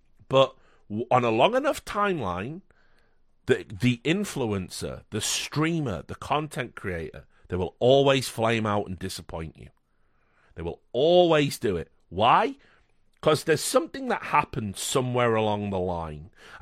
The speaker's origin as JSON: {"language": "English", "country": "United Kingdom", "said": "How are your feelings about being British? I don't have any feelings about being British."}